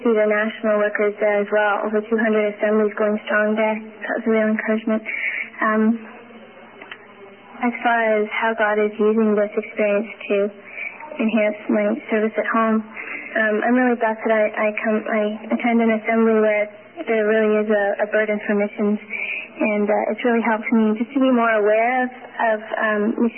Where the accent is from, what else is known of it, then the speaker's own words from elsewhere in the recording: Whitby, Ontario, Canada; I'm from Whitby, Ontario